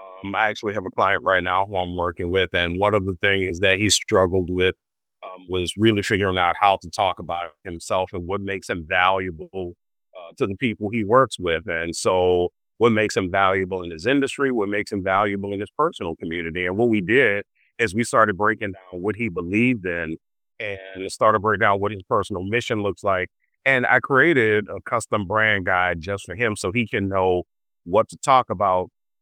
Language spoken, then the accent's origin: English; New Orleans, Louisiana, United States; Yeah. I grew up walking distance from the French Quarter.